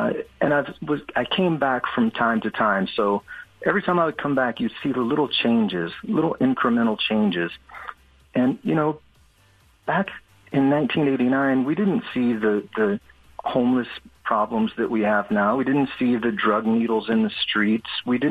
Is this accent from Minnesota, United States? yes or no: no; Texas, United States; moved away as an adult; I'm originally from Texas, and I came up here in 1989 as a young private. And I fell in love with the place because where I grew up in Texas was just a desert, and I had to drive 3 hours to get to a lake.